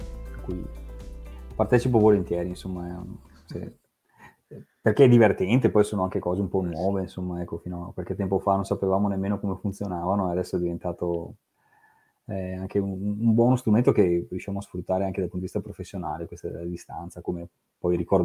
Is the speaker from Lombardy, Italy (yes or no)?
no; Vicenza, Veneto, Italy; sono vicentino, sono nato ben prima dell'euro, nel senso che sono uno di quelli che ha imparato a usare il denaro in lire